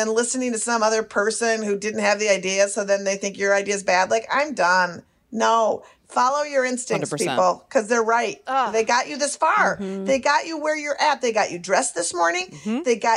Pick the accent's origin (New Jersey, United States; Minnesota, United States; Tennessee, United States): Minnesota, United States; Minneapolis; And I'm from Minneapolis.